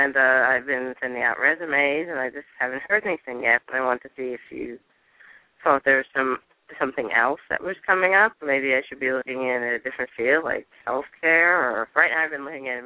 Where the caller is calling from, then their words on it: New Jersey, United States; New Jersey.